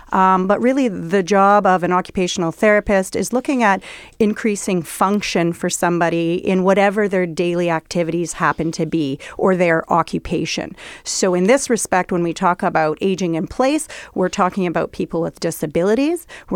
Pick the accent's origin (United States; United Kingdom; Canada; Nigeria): Canada; Winnipeg, Manitoba; Yeah, I grew up in Winnipeg, and I am indeed aging. I'm 45 years old